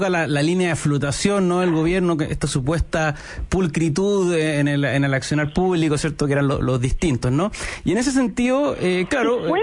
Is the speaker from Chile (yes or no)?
yes; Valparaíso, Chile; Yo soy de Valparaíso.